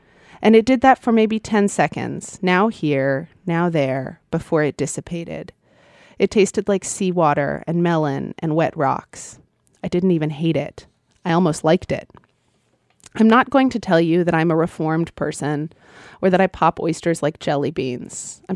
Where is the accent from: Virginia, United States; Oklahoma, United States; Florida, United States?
Oklahoma, United States; my first book, A Homemade Life, is about, you know, growing up in Oklahoma